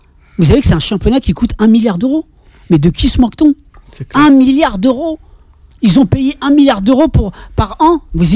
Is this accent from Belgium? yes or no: no; Marseille, Provence-Alpes-Côte d'Azur, France; Moi, je suis content pour Marseille parce que je suis Marseillais